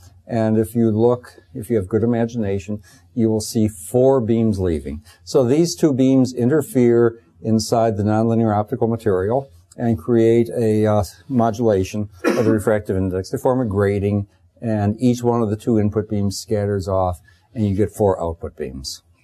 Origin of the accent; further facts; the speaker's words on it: United States; I am American, so I'll be crass.